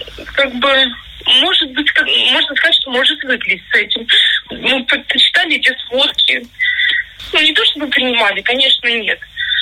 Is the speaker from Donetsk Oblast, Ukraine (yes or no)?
yes; Donetsk, Donetsk Oblast, Ukraine; Из города Донецка приехали, ехали автобусом вместе с детьми